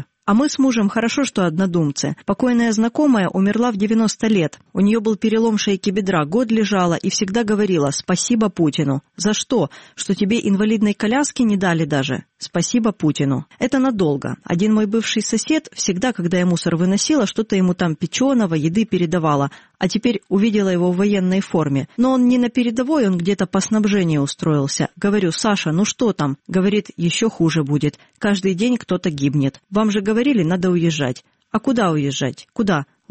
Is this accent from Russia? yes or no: yes; Russia; moved away; Я сама из России, но мы давно тут живем, очень давно, уже лет 60.